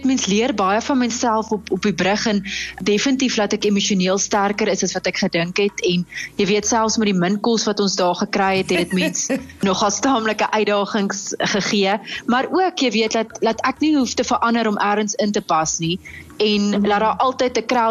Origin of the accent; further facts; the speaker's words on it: Bloemfontein, Free State, South Africa; ek is al 10 jaar in die Karoo en ek moet sê, ek kom van Bloemfontein af en my ouers is nou nog in Bloem, so ek verlang maar partykeer die stadsliggie